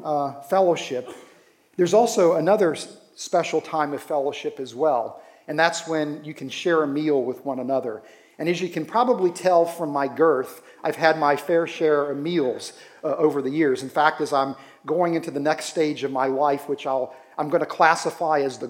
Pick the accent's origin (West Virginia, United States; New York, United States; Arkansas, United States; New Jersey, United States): West Virginia, United States; Now, I grew up in West Virginia, and I know what grits are